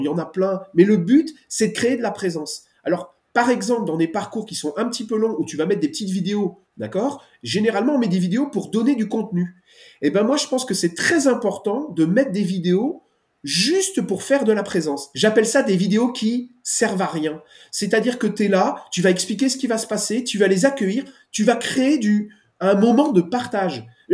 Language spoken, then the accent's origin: French; Belgium; Moi, je suis belge, on tutoie tout le monde.